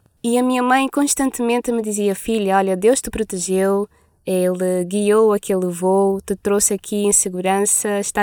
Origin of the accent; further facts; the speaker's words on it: Cape Verde; Bem, que eu sou cabo-verdiana, vocês já sabem, e pelas circunstâncias da vida, há quase 3 anos eu não estava com a minha família.